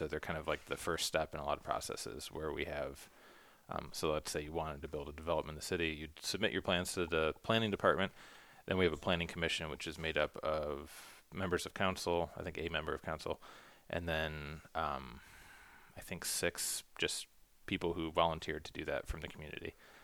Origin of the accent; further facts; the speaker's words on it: Toledo, Ohio, United States; Like, I grew up in Toledo. There weren't typically huge development cases because it was Toledo and it was a losing population quickly when I was growing up.